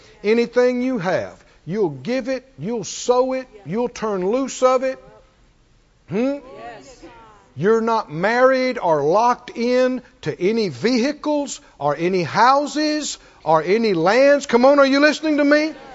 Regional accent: the South, United States; I mean, you know, I grew up in the South and the country, and we were all hot rod heads around there

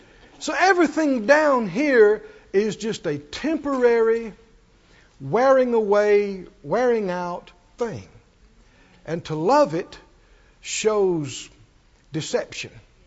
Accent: the South, United States; I mean, you know, I grew up in the South and the country, and we were all hot rod heads around there

